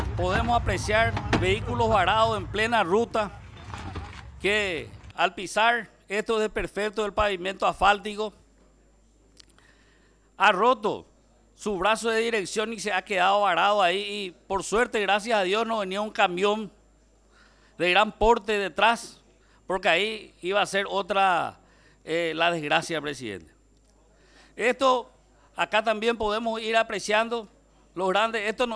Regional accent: Guairá, Paraguay; No pasa un solo viaje, presidente, que vaya yo a mi patria chica, Guairá.

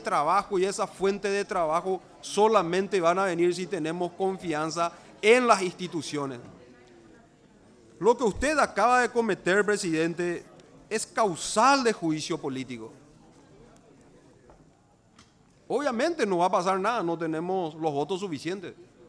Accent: Paraguay; vamos a salir de la pobreza como ciudadanos paraguayos

